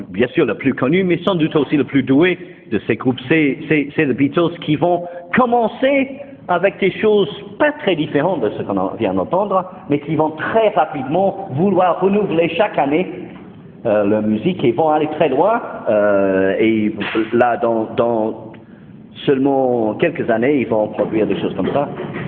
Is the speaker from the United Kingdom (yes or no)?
yes; England, United Kingdom; French is a second language; now in France; en tant qu'Anglais en France